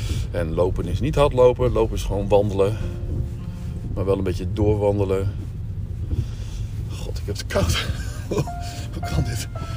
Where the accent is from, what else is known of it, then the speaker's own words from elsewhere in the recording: Borculo, Gelderland, Netherlands; born there; Ik ga nu naar mijn geboorteplek. Borculo. En ik ben geboren aan de Beethovenstraat 12 in Borculo. Ik ging naar de Zwijgerschool, Willem de Zwijgerschool in Borculo.